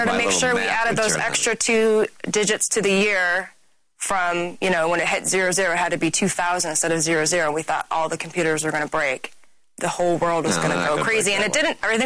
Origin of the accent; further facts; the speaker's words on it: Detroit, Michigan, United States; my grandfather started a grocery store in Detroit. So I'm originally from Detroit.